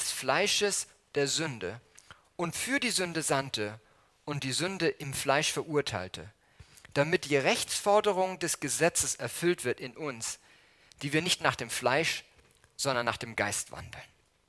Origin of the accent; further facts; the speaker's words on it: Hamburg, Germany; In Hamburg, wo ich herkomme, gibt es eine Straße